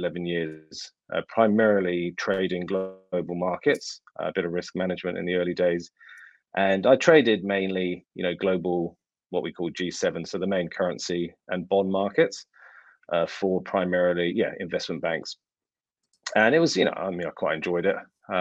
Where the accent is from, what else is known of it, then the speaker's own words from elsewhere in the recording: London, United Kingdom; Yeah, so I was born in London. I'm 56, so I've been around a while.